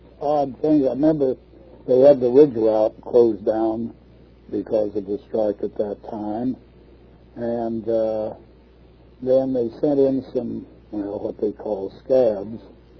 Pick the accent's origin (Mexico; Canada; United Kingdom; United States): United States; Taft, California; born there; And then in 1916, he married my mother, and they came back out to Taft. And I was born in 1918 in Taft.